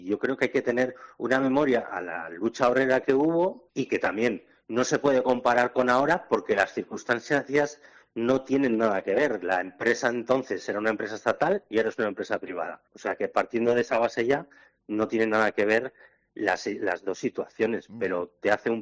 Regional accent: Reinosa, Cantabria, Spain; yo soy de Reynosa y yo tenía 9 añitos justamente en ese año

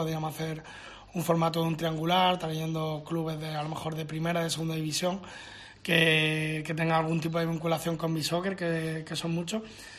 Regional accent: Málaga, Andalusia, Spain; now in Murcia, Spain; no, yo soy malagueño, pero es verdad que soy un embajador de Murcia fuera de aquí.

